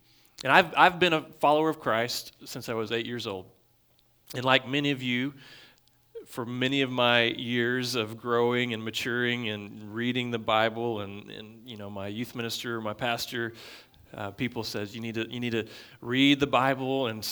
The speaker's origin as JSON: {"language": "English", "town": "Takoma Park", "region": "Maryland", "country": "United States", "tie": "born or raised there", "also_born_or_lived": "Austin", "said": "I was born in Austin, Texas. I moved here 3 weeks later, and then I don't remember much about the nursery, but I was there. And I went to First Baptist Church in Tacoma Park, and I grew up in that church"}